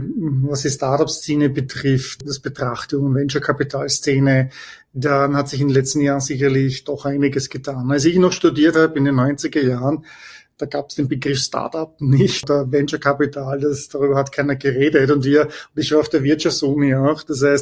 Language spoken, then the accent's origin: German; Vienna, Austria; moved away as an adult; also born or lived in Heidelberg; now in United States; ich bin ursprünglich aus Wien, bin geboren, studiert und bin dann 1998 zur SAP nach Waldorf in die Zentrale nach Deutschland gezogen, habe dann 3 Jahre lang in Heidelberg, im schönen Heidelberg gewohnt.